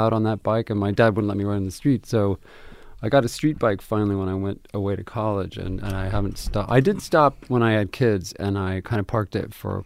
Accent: Albuquerque, New Mexico, United States; I was born and raised in Albuquerque, lived there my whole life.

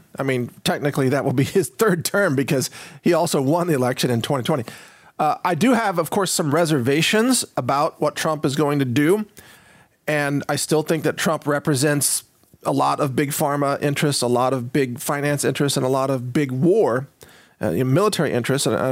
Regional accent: Texas, United States; And as a Texan, I'm okay with giving him up to the DOJ because he deserves it.

